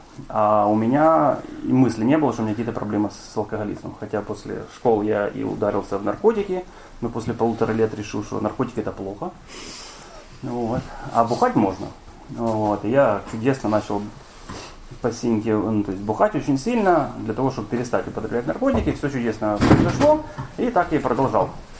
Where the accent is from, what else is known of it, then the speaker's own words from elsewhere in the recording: Kyiv, Ukraine; Родился я здесь, родился в Дарнице. Вот, вырос здесь